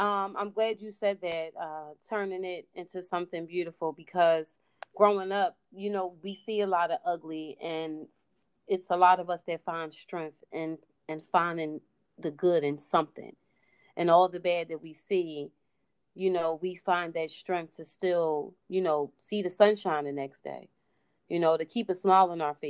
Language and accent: English; Philadelphia, Pennsylvania, United States; growing up in Philly is just like, it's a bittersweet kind of thing. You don't really want to leave your city